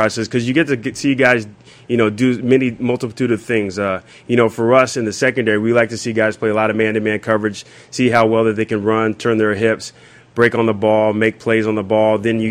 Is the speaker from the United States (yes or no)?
yes; Alexandria, Virginia, United States; now in Philadelphia, United States; You know, I'm from Alexandria, Virginia, so I was raised on the East Coast, so it's really nice to be back on the East Coast.